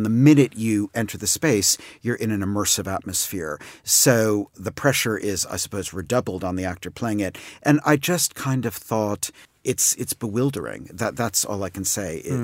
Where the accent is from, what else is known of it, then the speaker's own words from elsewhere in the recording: New York, United States; although I'm from New York, had not come across before